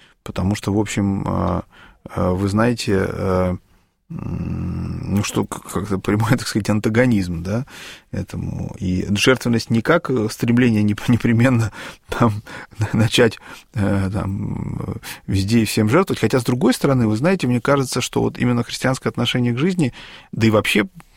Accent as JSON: {"language": "Russian", "town": "Kostanay", "region": "Kostanay Region", "country": "Kazakhstan", "tie": "born or raised there", "said": "вот, я тогда жил в Северном Казахстане, вот, и мы были довольно долго. Потом я помню, как из того же моего родного города Кустаная"}